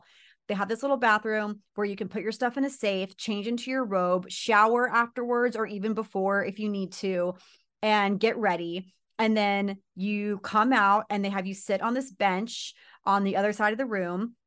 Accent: United States; obviously I'm American, so I'm thinking it through my lens

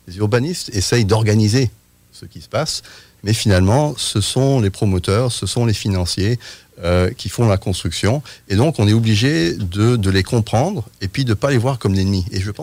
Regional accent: France; je suis britannique, mais j'ai grandi en France. Donc, je comprends un peu le côté latin. Et puis, bien de parenté, je suis britannique.

